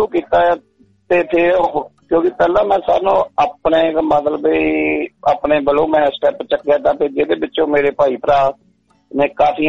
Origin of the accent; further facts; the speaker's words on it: Chak Des Raj, Punjab, India; ਮੇਰਾ ਪਿੰਡ ਭਾਜੀ ਹੈਗਾ ਚੱਕ ਦੇਸ ਰਾਜ ਡਿਸਟ੍ਰਿਕਟ ਜਲੰਧਰ ਤੇ ਬੜੇ ਪਿੰਡ ਦੇ ਲਾਗੇ ਆ ਤਹਿਸੀਲ ਫਲੌਰ